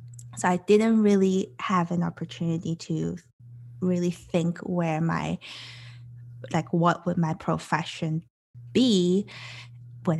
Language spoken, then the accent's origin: English; Hong Kong; I was originally from Hong Kong, and I was born and raised there. And I was always living in very tiny spaces. As you know, Hong Kong is a very small city with a lot of people